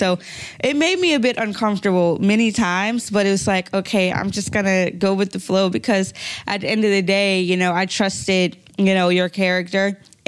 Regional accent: United States; I'm American, you know, but we're all human.

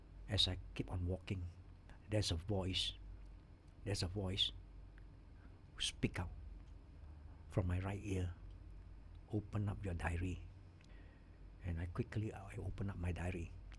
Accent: Penang, Malaysia; moved away as an adult; I was from Penang. Of course, I don't want to go back to Penang. I better go down to the city, to Kuala Lumpur, whereby nobody knows me. I have no friend, no relative. I took a bus, came down to KL.

